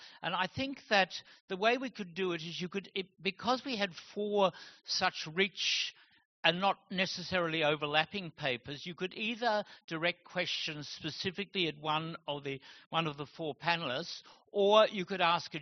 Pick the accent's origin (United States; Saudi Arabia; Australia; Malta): Australia; I'm an Australian, and in Australia, a question is a sentence with a question mark.